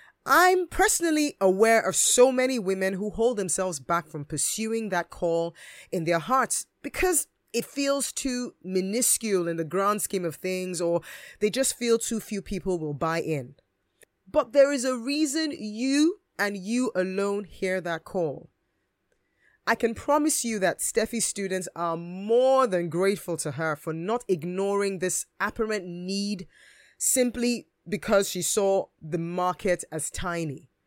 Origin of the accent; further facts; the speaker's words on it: Nigeria; now in United Kingdom; I am a Nigerian. And even though Britain has been my home for many years now, I'm still pretty much Nigerian, and you can probably hear that from my accent.